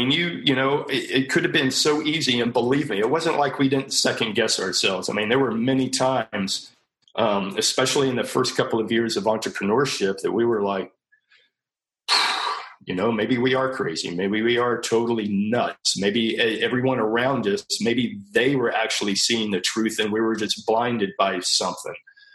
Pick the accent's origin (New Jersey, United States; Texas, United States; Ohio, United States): Texas, United States; San Antonio; now in Austin, United States; We're both from San Antonio, but we always knew we wanted to get to the Austin area.